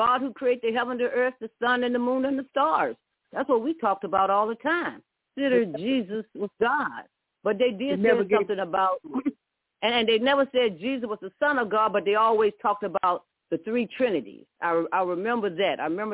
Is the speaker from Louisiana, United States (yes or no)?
yes; Louisiana, United States; Because I live in Louisiana. I basically live in Louisiana all my life. I grew up in Louisiana as a child.